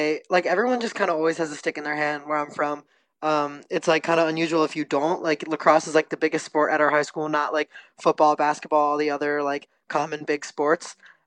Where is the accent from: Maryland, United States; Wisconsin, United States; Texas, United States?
Maryland, United States; Severna Park; now in Los Angeles, United States; I'm from Severna Park, Maryland, proudly. I play lacrosse here at USC in Los Angeles, California